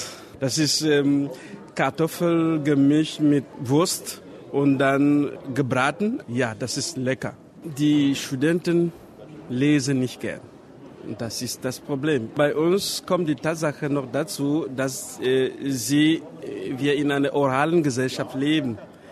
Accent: Cameroon; German is a second language; ich komme aus Kamerun und ich unterrichte an der Uni Deutsche Literatur und Landeskunde, Universität Chang.

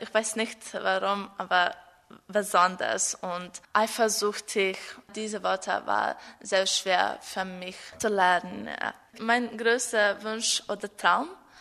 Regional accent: Serbia; German is a second language; Ich komme aus Serbien. Ich bin 15 Jahre alt.

